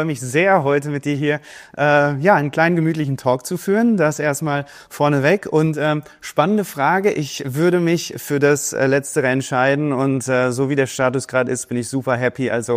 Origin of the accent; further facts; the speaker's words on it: Dortmund, North Rhine-Westphalia, Germany; also born or lived in Stuttgart; now in Dubai, United Arab Emirates; Meine Heimat, ich komme ursprünglich aus Dortmund, aber fühle mich nach 15 Jahren Stuttgart auch so ein bisschen ist Stuttgart dann auch die Heimat geworden und ja, mittlerweile wohnen wir in Dubai.